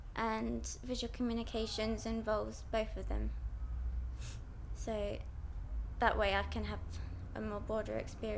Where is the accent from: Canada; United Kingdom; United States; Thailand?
United Kingdom; South East England; I come from Buckinghamshire.